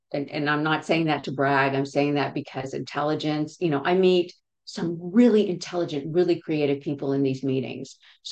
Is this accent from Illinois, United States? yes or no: no; Texas, United States; And I was living in Houston, Texas at the time. I grew up in Texas.